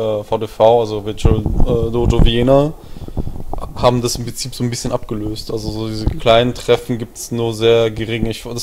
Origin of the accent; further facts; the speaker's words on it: Amberg, Bavaria, Germany; ich komme wirklich aus keiner Großstadt. Ich komme eigentlich aus Amberg, das ist im Nordosten von Bayern, mehr so Osten.